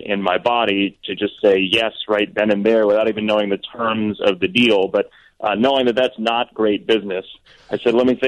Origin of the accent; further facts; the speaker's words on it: Chicago, Illinois, United States; And I grew up on the South Side, so I was a Sox fan through and through.